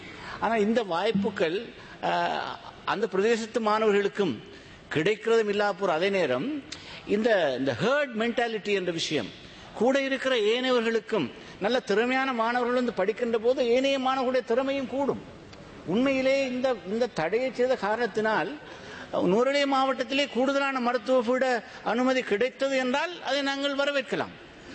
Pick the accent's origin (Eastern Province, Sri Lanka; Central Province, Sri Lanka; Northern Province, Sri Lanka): Central Province, Sri Lanka; Hapugastalawa; என்னுடைய சொந்த ஊரான ஹபுகஸ்தலாவை